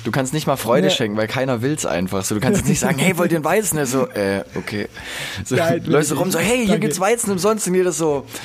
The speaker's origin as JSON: {"language": "German", "town": "Böblingen", "region": "Baden-Württemberg", "country": "Germany", "tie": "born or raised there", "said": "Also ich bin da ich komme da ja eigentlich her. Also ich bin da ja zur Schule gegangen, ich bin da zur Grundschule gegangen. So ja, zur Eduard-Mörike Grundschule."}